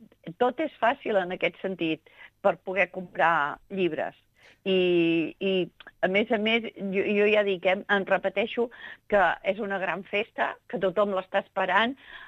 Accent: Girona, Catalonia, Spain; Tan obsessionats que jo, que soc de Girona

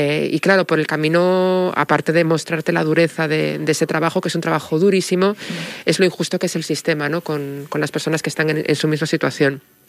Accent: Galicia, Spain; que es como se llamaba cuando yo jugaba de pequeña en Galicia

